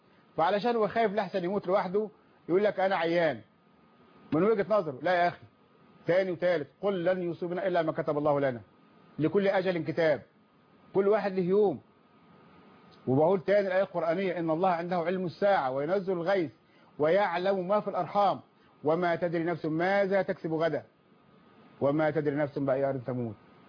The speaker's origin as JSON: {"language": "Arabic", "country": "Egypt", "said": "انا مصري بشتغل في السعوديه"}